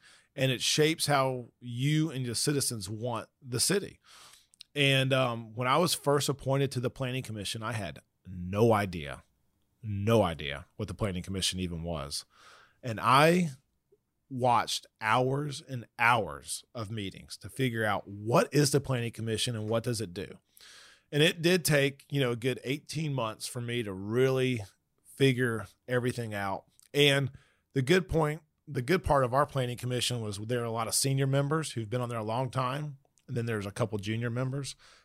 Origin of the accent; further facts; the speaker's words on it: Smyrna, Georgia, United States; born there; I was born in Smyrna, which was a lot different.